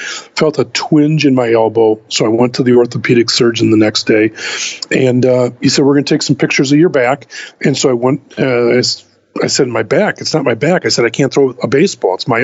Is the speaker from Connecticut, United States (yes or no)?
no; Wisconsin, United States; And I think, you know, growing up in Wisconsin, one of my heroes and a lot of people's heroes is old Vince Lombardi, the coach of the Packers.